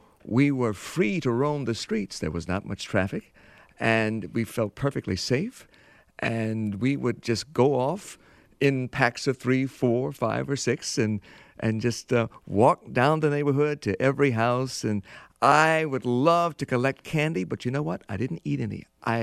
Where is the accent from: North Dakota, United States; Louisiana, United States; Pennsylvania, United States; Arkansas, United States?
Louisiana, United States; Baton Rouge; And I grew up in Baton Rouge, Louisiana, in a much different environment.